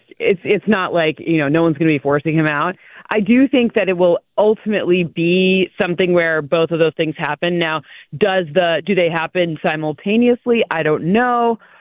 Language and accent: English; Michigan, United States; I'm from Michigan originally